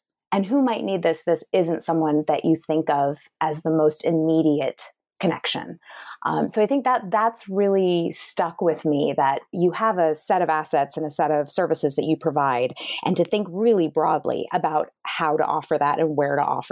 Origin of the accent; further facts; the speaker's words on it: California, United States; So I grew up in the Bay Area before it was the Bay Area that we know today.